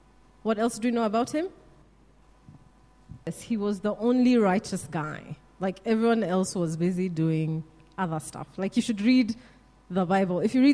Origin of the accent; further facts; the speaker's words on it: Kenya; I'm from Kenya, so speaking Afrikaans is like punishment for me.